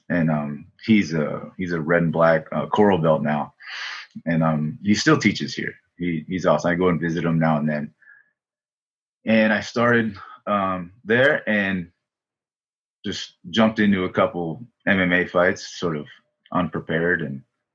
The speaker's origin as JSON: {"language": "English", "town": "San Diego", "region": "California", "country": "United States", "tie": "born or raised there", "also_born_or_lived": "Los Angeles", "said": "Yeah, I'm from San Diego, and I grew up here. I wasn't born. I was born in L.A., but I grew up here since I was tiny."}